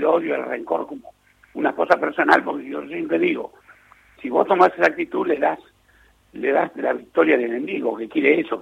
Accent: La Plata, Buenos Aires Province, Argentina; yo soy de La Plata, hincha de Estudiante, obvio

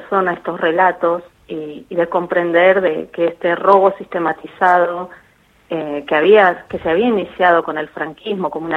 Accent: Argentina; como argentina no solamente me sorprendí y me quedé sorprendida

